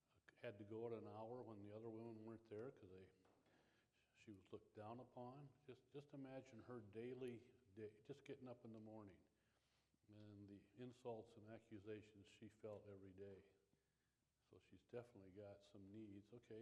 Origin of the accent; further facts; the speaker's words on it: Iowa, United States; I'm from Iowa, born 1950.